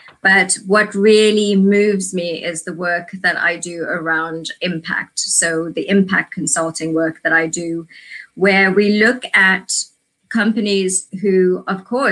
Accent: South Africa; So I was born during apartheid in South Africa.

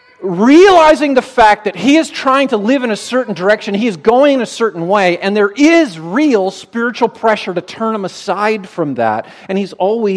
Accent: Canada; I'm Canadian, right?

